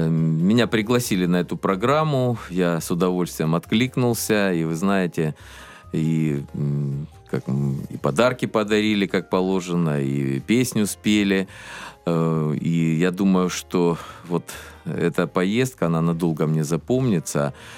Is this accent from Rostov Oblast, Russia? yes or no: yes; Rostov Oblast, Russia; я здесь, на Дону, я здесь родился.